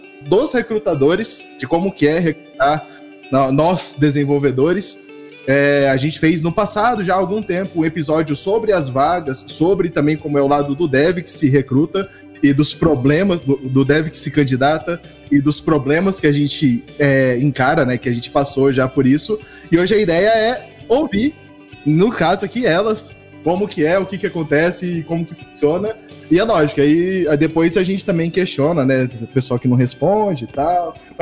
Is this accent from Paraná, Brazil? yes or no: yes; Curitiba, Paraná, Brazil; E de Curitiba, eu sou